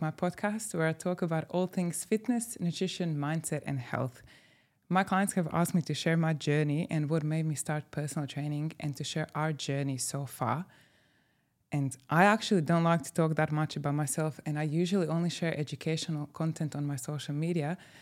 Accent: Croatia; English is a second language; moved away as an adult; now in London, United Kingdom; And then I went back to Croatia, and I knew that I want to move out of my hometown, and I'm grateful that I have had the opportunity to move to London. So I packed my whole life in one suitcase and moved to London.

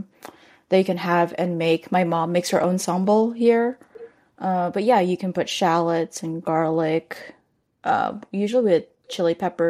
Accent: West Java, Indonesia; Well, my family is from West Java.

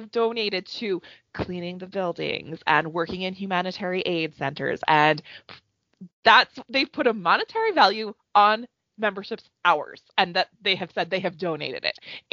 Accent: Canada; Makes me enraged, especially as a Canadian who knows that there's multiple communities on reservations that don't have drinking water

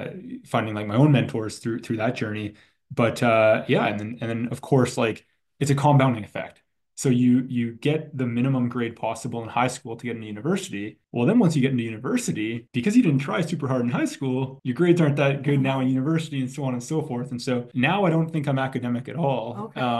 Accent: British Columbia, Canada; So where do I begin? I grew up on Vancouver Island in what I thought was a small town growing up. It was, you know, 20, 30,000 people. It felt very tiny though.

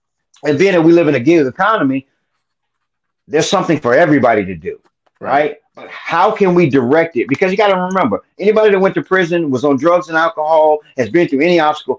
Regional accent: Virginia Beach, Virginia, United States; Virginia Beach, Virginia. And then domestic violence started to play a factor in our life, right? And so we moved from Virginia Beach to living about 9 deep in a house with my aunt.

